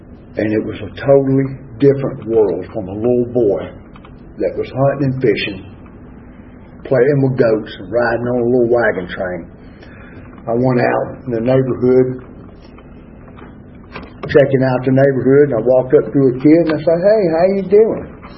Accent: Georgia, United States; now in Atlanta, United States; when I came up to Atlanta from South Georgia, I had three brothers and sisters that I'd never seen before. They were born up here while I lived down there.

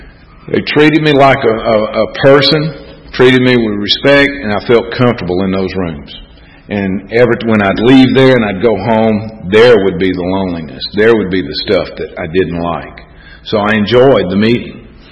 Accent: Texas, United States; I know I'm from Texas, and you know, I embellish a little bit, color the truth sometimes maybe

